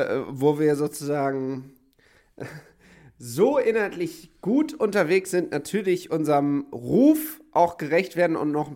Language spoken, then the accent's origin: German; Düsseldorf, North Rhine-Westphalia, Germany; In Köln Erfahrungen sammeln ist für mich als Düsseldorfer sowieso schon immer schwierig